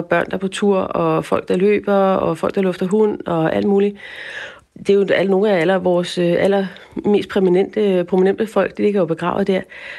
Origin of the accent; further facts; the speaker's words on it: Copenhagen, Capital Region of Denmark, Denmark; Som man også kan høre på min dialekt, er jeg jo originalt fra København